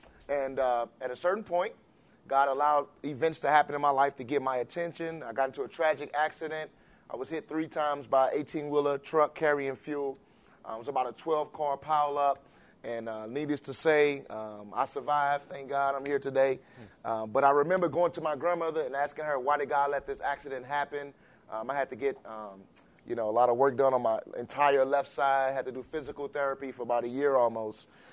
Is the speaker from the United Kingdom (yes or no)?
no; St. Louis, Missouri, United States; I am from St. Louis, Missouri.